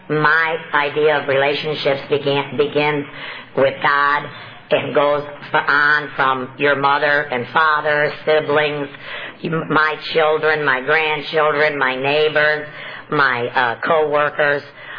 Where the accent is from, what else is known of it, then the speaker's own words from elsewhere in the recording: Winder, Georgia, United States; I'm from Winder, Georgia, and I am pleased to be here this afternoon doing this workshop.